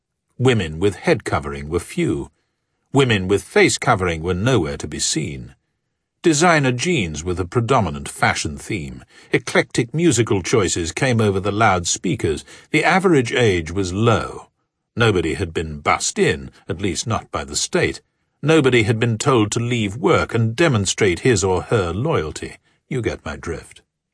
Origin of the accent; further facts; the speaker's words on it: Washington, District of Columbia, United States; It came to me that the atmosphere of my hometown of Washington